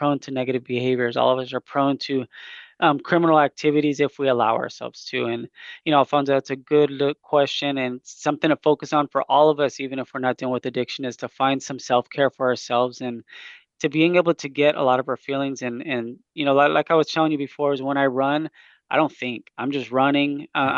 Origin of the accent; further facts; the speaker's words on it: Brawley, California, United States; So a little bit about me is I'm from Imperial County. I was born and raised in Brawley. Born in Brawley, raised in Imperial.